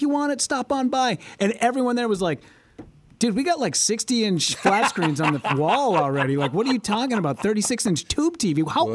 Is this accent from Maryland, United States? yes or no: no; La Crosse, Wisconsin, United States; now in Minneapolis, United States; But I do remember when I first came to Minneapolis, because I came from La Crosse, Wisconsin, we got $40 an hour.